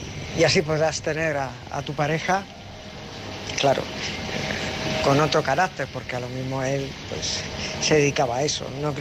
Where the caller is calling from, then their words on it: San Pedro del Pinatar, Region of Murcia, Spain; corresponsal de San Pedro el Pinatar.